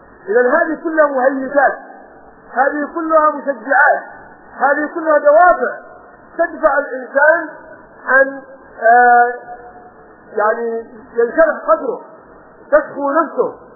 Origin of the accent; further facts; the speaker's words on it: Hadhramaut, Yemen; عندنا في حضرموت